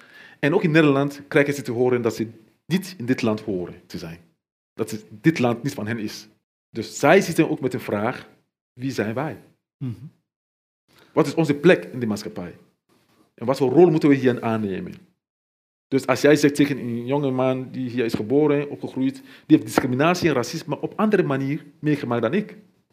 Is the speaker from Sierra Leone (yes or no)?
yes; Sierra Leone; Dutch is a second language; moved away as an adult; now in Netherlands; Waar oorlog was. Ik ben gevlucht. Ik heb persoonlijke problemen gehad. Dus ik ben hier gekomen.